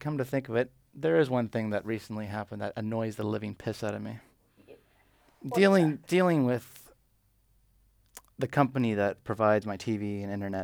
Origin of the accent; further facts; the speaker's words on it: Canada; moved away; And then I'll correct them, and I'll say, oh, I'm sorry, I'm Canadian.